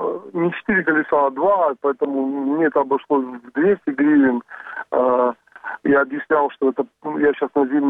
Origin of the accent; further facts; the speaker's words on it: Yevpatoria, Crimea, Ukraine; я из Евпатории.